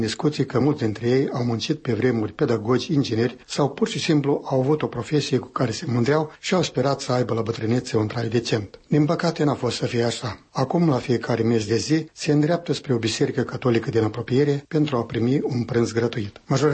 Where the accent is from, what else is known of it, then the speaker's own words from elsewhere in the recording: Vișoara, Edineț District, Moldova; aici e un caz întâmplat în satul meu, Vișoara, din părțile Iedinițului.